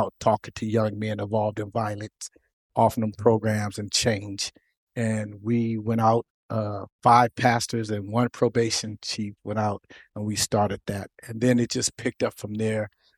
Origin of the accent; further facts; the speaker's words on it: Oakland, California, United States; We grew up as kids in West Oakland.